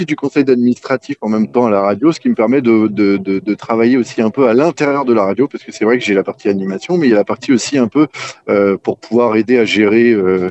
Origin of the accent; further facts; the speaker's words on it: Île-de-France, France; de base, je suis originaire de Seine-et-Marne.